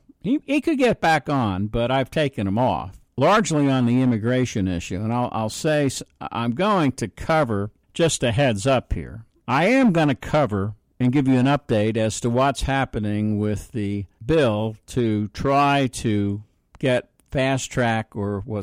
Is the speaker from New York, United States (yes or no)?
yes; New York City, New York, United States; I come from New York. No surprises there. Now, what you need to understand about New York is I come from New York City.